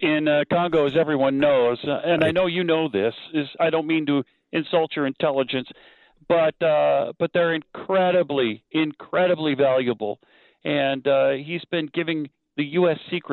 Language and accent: English; El Paso, Texas, United States; since I was about 4 years old, you know, because I'm from El Paso, most people just call me … … in El Paso.